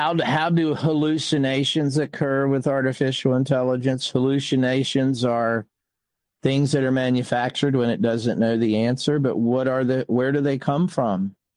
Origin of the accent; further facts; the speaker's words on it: India; I'm not a big green person, but I'm Indian.